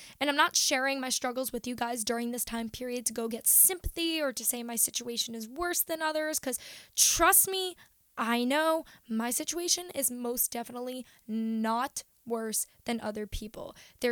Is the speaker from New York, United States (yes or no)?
yes; Long Island, New York, United States; So I decided I was going to go back to my hometown in Long Island and go to my parents' house and stay there through the pandemic.